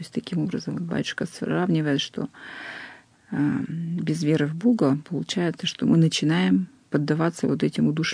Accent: Nizhny Tagil, Sverdlovsk Oblast, Russia; я сама из Нижнего Тагила, поэтому для меня еще эта история очень близка.

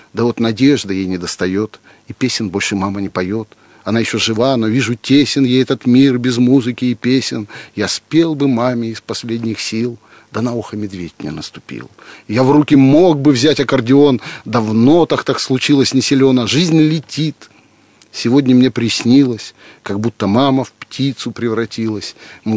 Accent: Russia; born there; Господу Богу за то, что я родился в России, что я творю на великом, могучем русском языке

